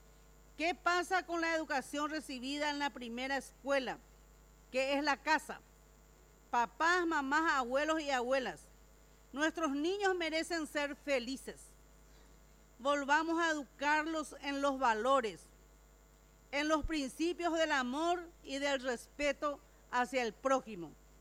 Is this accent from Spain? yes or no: no; Paraguay; nos golpea duro como sociedad paraguaya